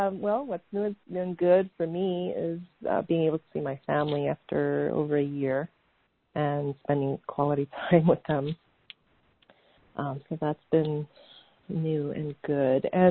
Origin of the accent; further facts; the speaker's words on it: Santa Cruz, California, United States; I'm from Santa Cruz, California, but I'm visiting family in Manhattan.